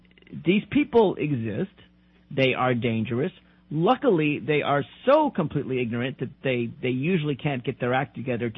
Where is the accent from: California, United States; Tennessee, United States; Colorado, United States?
Tennessee, United States; After all, I'm from Tennessee.